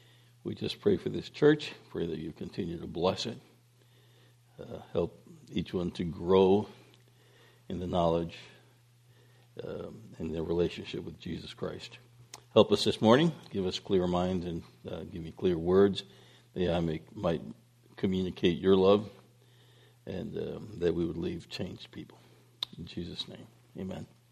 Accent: New York City, New York, United States; Now, I grew up in New York City. I know hardly anything about boats and fishing

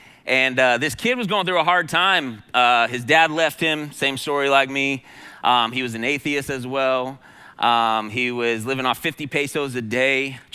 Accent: California, United States; We're from California, actually.

